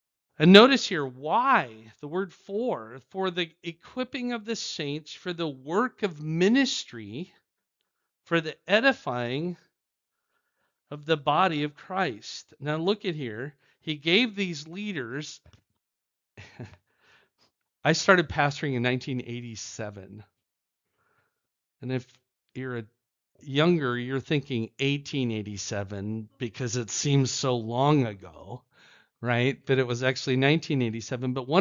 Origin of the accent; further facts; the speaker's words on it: Fort Dodge, Iowa, United States; But I grew up in Fort Dodge. Have you ever heard of Fort Dodge? In Northwest Iowa.